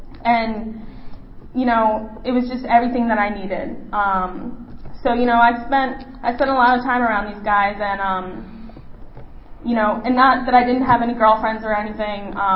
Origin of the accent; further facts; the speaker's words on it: Annapolis, Maryland, United States; I'm from the Annapolis area, and in my area, the meetings that I go to, there aren't a ton of women with clean time.